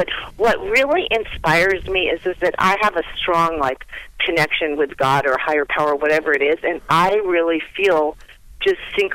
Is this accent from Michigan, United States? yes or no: no; Los Angeles, California, United States; So I'm having a big event in Santa Monica, because I'm from Los Angeles, at the Santa Monica Pier to launch Kids Yoga Day the day before.